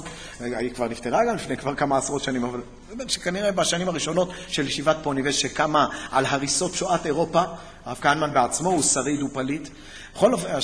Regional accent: Tel Aviv, Tel Aviv District, Israel; כשאני הייתי ילד גרנו בתל אביב, אני גדלתי בשכונת התקווה, ולמדתי בבית ספר ביד אליהו

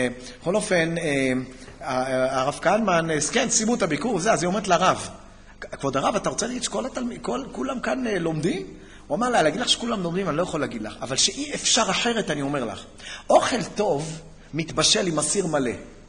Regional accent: Tel Aviv, Tel Aviv District, Israel; כשאני הייתי ילד גרנו בתל אביב, אני גדלתי בשכונת התקווה, ולמדתי בבית ספר ביד אליהו

